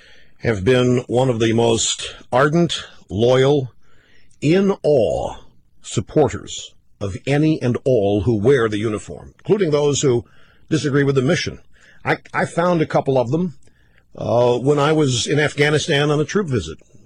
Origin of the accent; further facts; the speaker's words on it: United States; And I wanted to go tell them, personally, as an American, how small and of a minority those thoughts about them were.